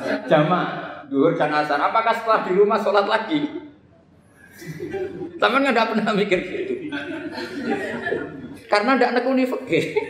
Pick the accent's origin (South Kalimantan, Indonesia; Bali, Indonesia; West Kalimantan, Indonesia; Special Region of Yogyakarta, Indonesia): Special Region of Yogyakarta, Indonesia; Sleman; saya orang Sleman, mau ke Jakarta